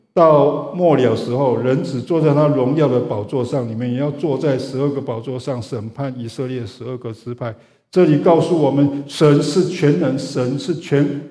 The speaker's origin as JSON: {"language": "Chinese", "country": "Taiwan", "moved": "yes", "lives_now": "United States", "said": "像我们本来就不是在美国长大的人，我们从亚洲的国家，从不同的地方，全世界各地移民来美国的，我想初期甚至过了五年十年，我们还是会想念家乡，特别是饮食吃的东西。所以我们每次回去台湾"}